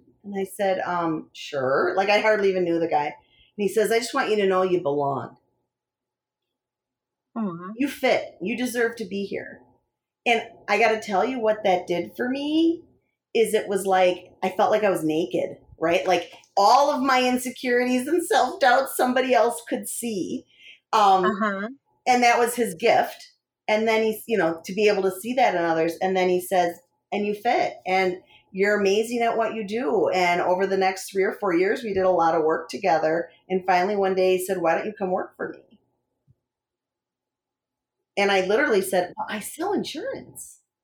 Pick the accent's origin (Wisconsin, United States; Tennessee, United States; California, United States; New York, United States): Wisconsin, United States; accent: Wisconsin; You can tell I'm from Wisconsin when I say, you know, those kind of things.